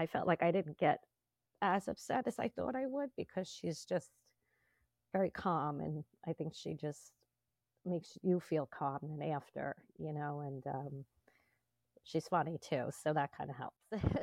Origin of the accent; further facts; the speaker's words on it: Farmingdale, New York, United States; I'm from Farmingdale, New York.